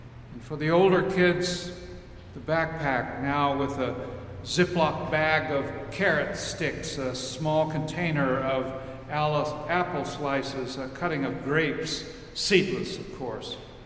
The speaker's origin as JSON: {"language": "English", "region": "Missouri", "country": "United States", "tie": "born or raised there", "said": "When I was a kid growing up in Northwest Missouri, we would take occasional trips to Kansas City for certain occasions."}